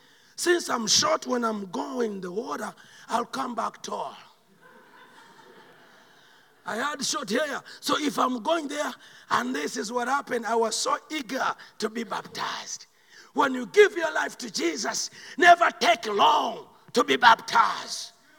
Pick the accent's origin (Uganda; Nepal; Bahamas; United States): Uganda; I'm from Uganda, but I wouldn't allow them to vaccinate me because I was so scared to get vaccine in Uganda.